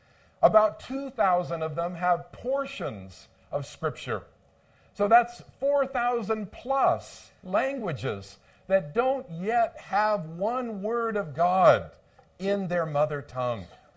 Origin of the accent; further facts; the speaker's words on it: Los Angeles, California, United States; I thought about the people that I grew up with in Los Angeles.